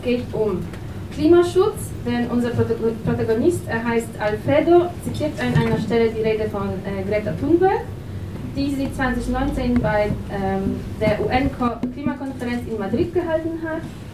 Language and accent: German; Poland; Also ich bin aus Polen.